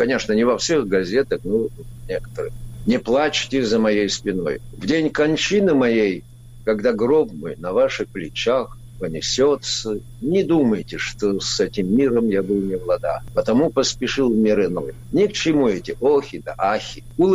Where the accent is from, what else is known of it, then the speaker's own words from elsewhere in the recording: North Caucasus, Russia; У нас на родине, на Северном Кавказе, конечно же, все знают шейхи Джамалуддина Гумуки